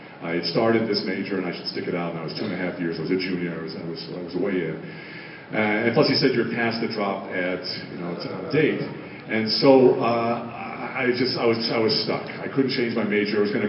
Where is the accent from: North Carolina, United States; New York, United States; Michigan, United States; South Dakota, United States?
New York, United States; born there; my whole family, except for me, I was born in New York, my whole family is from the deep, deep South, Southern Baptist.